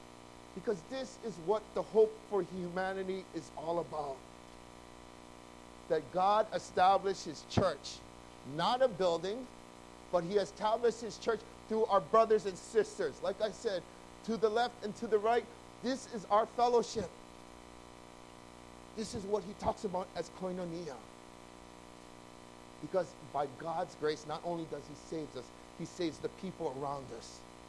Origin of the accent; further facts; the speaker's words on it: Hawaii, United States; I'm Korean. I was born and raised in Hawaii.